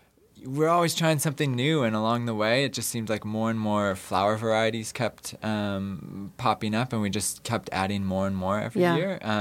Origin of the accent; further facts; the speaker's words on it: Madison, Wisconsin, United States; But I grew up in the city. I grew up in Madison, Wisconsin.